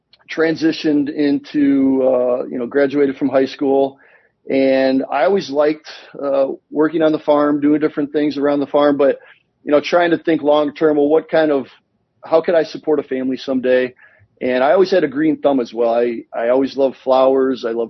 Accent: Illinois, United States; I grew up here in Northern Illinois, fourth generation farm.

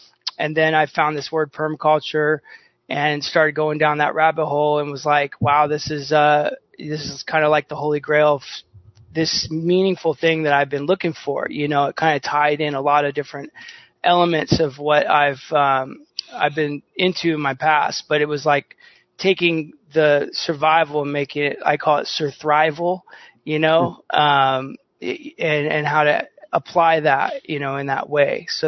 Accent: California, United States; when I grew up in the Bay Area, I was like totally disconnected to, where our food comes from

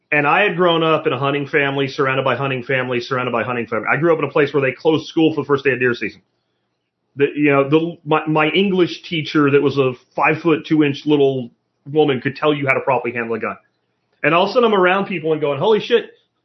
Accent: Pennsylvania, United States; like when I grew up in Pennsylvania, every other stripping hole you could go shoot

